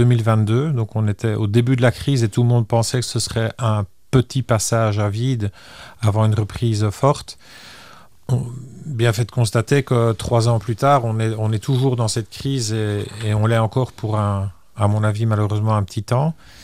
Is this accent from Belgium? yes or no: yes; Belgium; now in Luxembourg; je suis belge et que je suis moi-même résident luxembourgeois et fier de l'être.